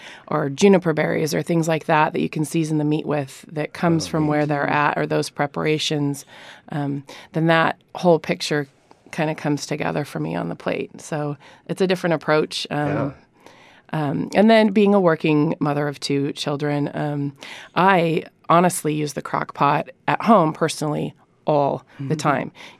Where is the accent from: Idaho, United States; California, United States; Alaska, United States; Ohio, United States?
Idaho, United States; moved away; also born or lived in Montana; So I'm originally from Idaho and spent about 12 years in Montana.